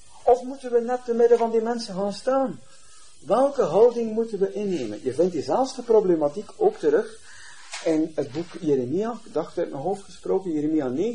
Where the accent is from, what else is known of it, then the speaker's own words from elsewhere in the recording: Nieuwpoort, West Flanders, Belgium; Moesten wij nog maar als Belgen hier uit Nieuwpoort weggerukt worden.